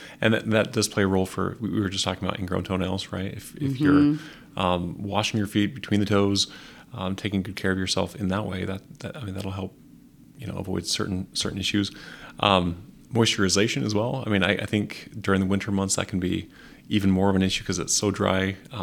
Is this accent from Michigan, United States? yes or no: no; Idaho, United States; moved away as an adult; I grew up in Idaho originally, but I've been in Iowa now since 2015.